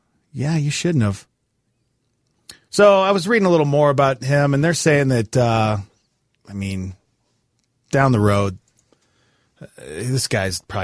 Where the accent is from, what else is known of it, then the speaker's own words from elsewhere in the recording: Montana, United States; Montana, woo-hoo. That's great for my hometown state.